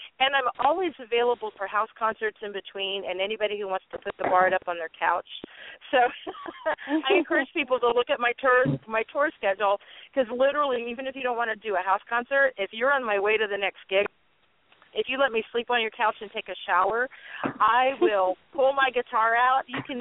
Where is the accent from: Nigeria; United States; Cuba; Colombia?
United States; Tampa, Florida; Locally, I'm from Tampa, Florida, so I do some stuff around Tampa.